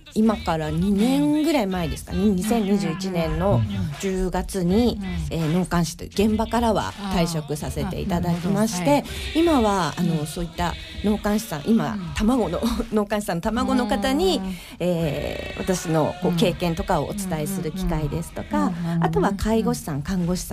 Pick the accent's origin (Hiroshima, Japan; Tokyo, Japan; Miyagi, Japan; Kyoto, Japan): Miyagi, Japan; Sendai; 私地元が宮城県仙台市なんですけども、うん、仙台に帰ってまいりました。